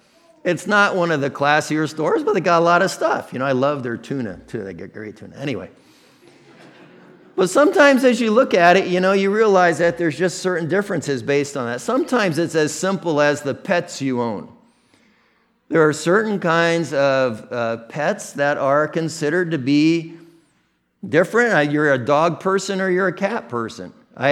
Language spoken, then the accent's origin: English; Midwest, United States; accent: American Midwestern; when I hear somebody speak English with an accent other than my American Midwestern accent